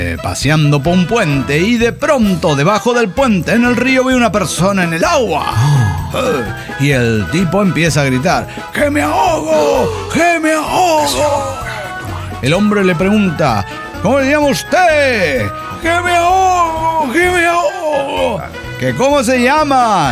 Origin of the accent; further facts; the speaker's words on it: Mexico; de Catepec de Morelos, México.